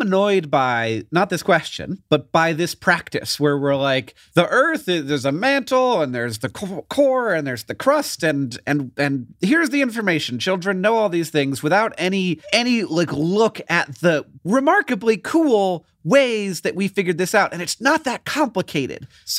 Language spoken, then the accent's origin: English; Orlando, Florida, United States; so I grew up in Orlando